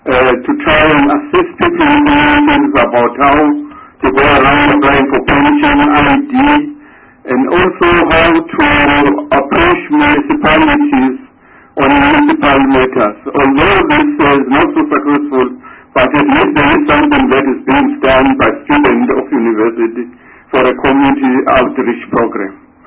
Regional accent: Durban, KwaZulu-Natal, South Africa; also born or lived in Transvaal; I was born in Durban in 1947. I did my schooling, well, I've not indicated my Transvaal stay, but most of my schooling was in KZN.

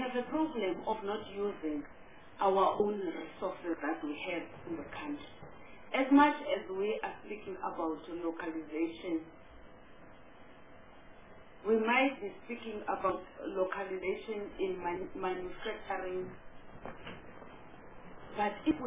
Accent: Eastern Cape, South Africa; You know, Chair, I'm from Eastern Cape, and I am, my town is along the Orange Ridge.

